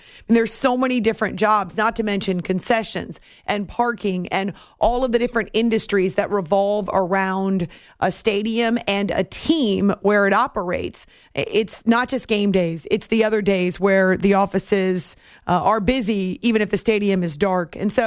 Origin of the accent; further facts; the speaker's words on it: New England, United States; I was younger growing up in New England, though, but I do remember the loss and the pain and the emotion, the frustration when the Hartford Whalers left Connecticut.